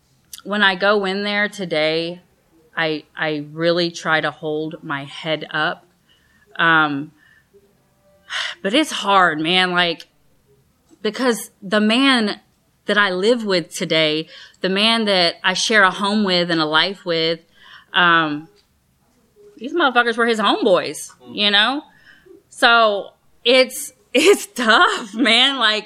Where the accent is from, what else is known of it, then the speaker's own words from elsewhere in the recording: Houston, Texas, United States; now in Katy, United States; So I recently, so the Houston area, I grew up in Houston, Texas.